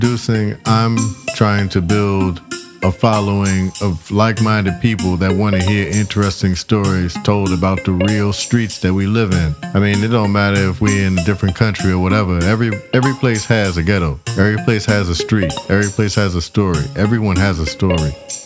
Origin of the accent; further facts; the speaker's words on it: Southern United States, United States; now in New York, United States; coming from the South into a big city like New York, there was a different language I had to learn.